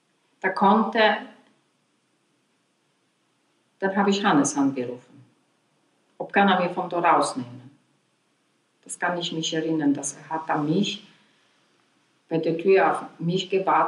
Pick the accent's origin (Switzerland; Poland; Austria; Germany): Poland; German is a second language; ich bin eine Polin